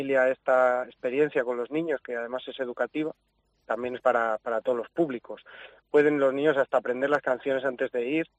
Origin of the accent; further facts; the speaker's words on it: Valladolid, Castile and León, Spain; Sí, somos de Valladolid.